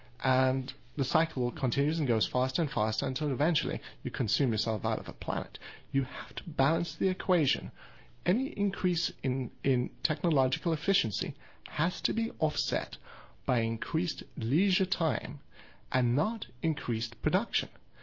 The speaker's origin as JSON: {"language": "English", "country": "South Africa", "said": "from South Africa."}